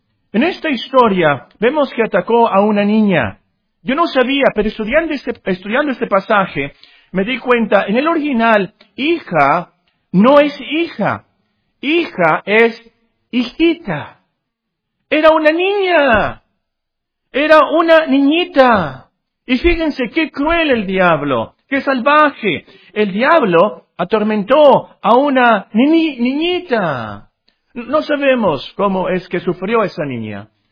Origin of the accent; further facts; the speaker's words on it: Mexico; nosotros somos mexicanos